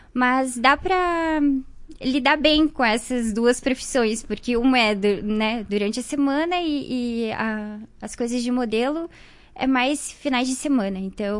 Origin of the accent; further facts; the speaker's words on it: Marau, Rio Grande do Sul, Brazil; eu sou nascida e criada aqui em Marau, propriamente no interior, na roça mesmo. Eu nasci na comunidade do Rincão da Roça e me criei lá, estudei sempre no interior, depois vim para a cidade para estudar